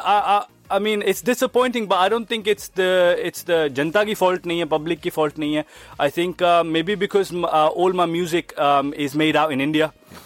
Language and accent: English; Southall, London, United Kingdom; also born or lived in Ashford, London; I was born in Ashford, not Ashford, Kent, but Ashford in London. So I was born in Ashford and I grew up in Southall.